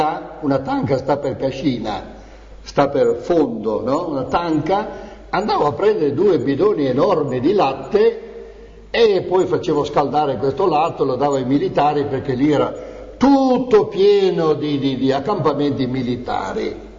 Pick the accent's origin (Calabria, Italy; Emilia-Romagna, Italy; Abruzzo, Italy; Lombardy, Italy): Lombardy, Italy; pur non essendo sardo di nascita, sono lombardo